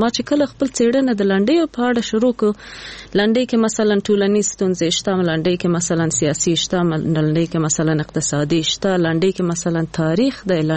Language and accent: Pashto; Jalalabad, Nangarhar, Afghanistan; also born or lived in Khewa District; مونږ خو د جلال آباد یو کلی نه یو، لری کلی نه یو، بله، او لری ولسوالۍ خیوي ولسوالۍ نه، بیا خیوي کې مقلتک چا بیخي لری دی خار نه.